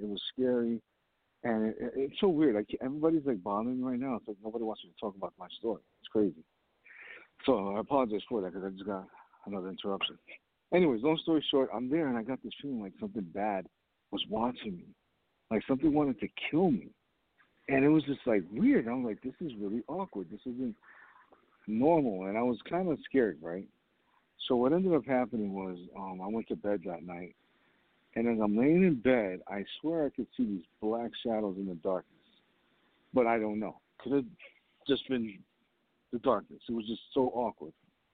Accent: New York, United States; And, you know, me growing up in New York.

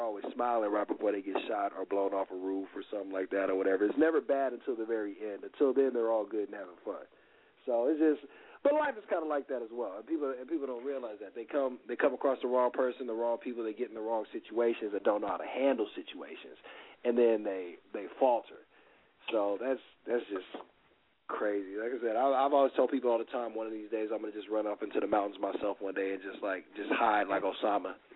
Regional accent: Los Angeles, California, United States; Like I said, I'm born and raised in LA. And I'm still here

